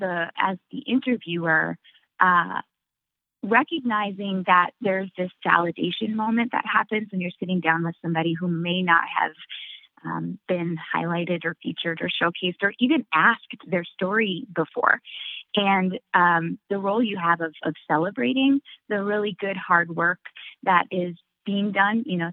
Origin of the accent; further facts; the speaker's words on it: Minnesota, United States; I'm from Northern Minnesota. I know a little bit about that.